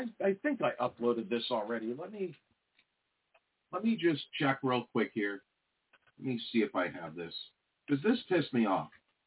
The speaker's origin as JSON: {"language": "English", "region": "New York", "country": "United States", "said": "Trump doesn't bother me. Maybe it's because I'm from New York."}